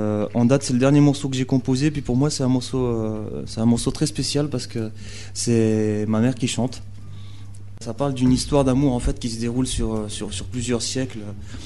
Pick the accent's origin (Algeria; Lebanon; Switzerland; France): Algeria; Khenchela, Khenchela Province; born there; c'est dans l'est de l'Algérie, c'est à 50 km de Batna, 50 km de Kenchela, qui est ma ville natale.